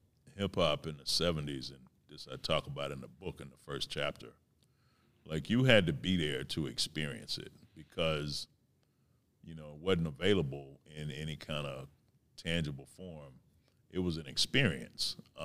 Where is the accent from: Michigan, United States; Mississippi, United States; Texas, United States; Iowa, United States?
Michigan, United States; Detroit; I mean, I'm from Detroit, like, you know, you might see a pimp in the street rhyming.